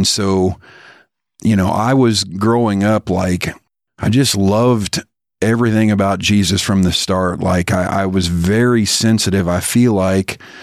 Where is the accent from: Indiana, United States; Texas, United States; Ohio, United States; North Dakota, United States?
Indiana, United States; Bloomington; And then at 25, I moved 2.5 hours from my hometown, which is Bloomington, Indiana, to a town called Peru, Indiana, started there.